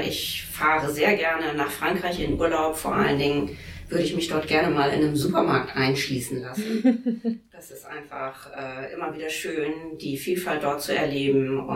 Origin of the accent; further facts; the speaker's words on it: Northern Germany, Germany; accent: Northern German; Wahrscheinlich hört man auch so ein bisschen an meiner, an meinem Dialekt, dass ich eher aus dem Norden von Deutschland komme. Ich bin ein Küstenkind, habe einen Homeoffice-Standort in Oldenburg